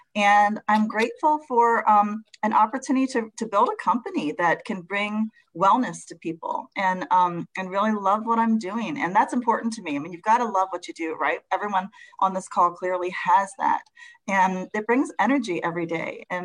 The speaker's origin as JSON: {"language": "English", "town": "Chicago", "region": "Illinois", "country": "United States", "lives_now": "California, United States", "said": "So first, I am originally from Chicago and have been in California just for 6 months."}